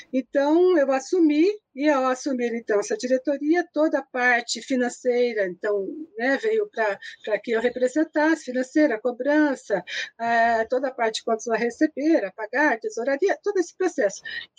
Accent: Cianorte, Paraná, Brazil; also born or lived in Apucarana; now in Curitiba, Brazil; eu não sou daqui de Curitiba, eu nasci no norte do Paraná, nasci numa cidade chamada Apucarana, fui registrada em Astorga, com 5 anos fui para Cianorte.

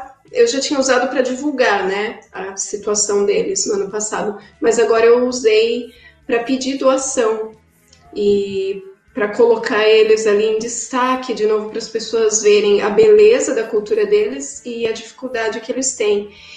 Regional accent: Amazon, Brazil; e nós somos da Amazônia.

